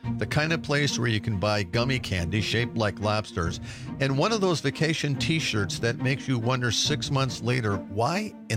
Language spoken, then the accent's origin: English; Madison, Wisconsin, United States; and I was from Madison, Wisconsin.